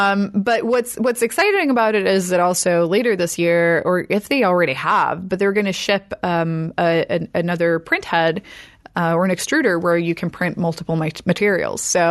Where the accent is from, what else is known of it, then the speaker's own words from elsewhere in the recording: Sweden; I'm European, I'm from Sweden